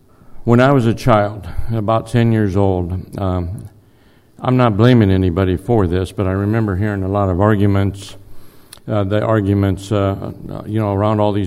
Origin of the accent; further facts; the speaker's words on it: Pekin, Illinois, United States; But when I flew back to Peoria, Illinois, we're actually from Pekin, but I flew back to Peoria, Illinois, put my airplane away